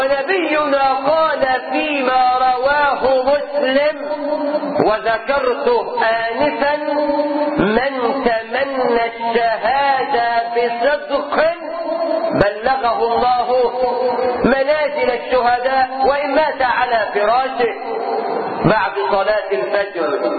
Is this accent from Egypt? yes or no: yes; Egypt; نحن كمصريين